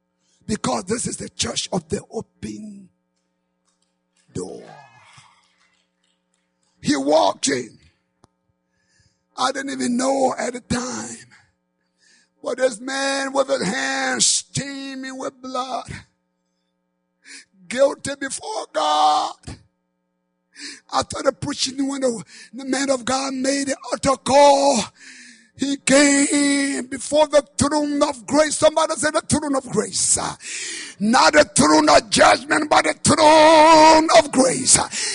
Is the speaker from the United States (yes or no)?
no; Liberia; In my home country of Liberia, the civil crisis that took place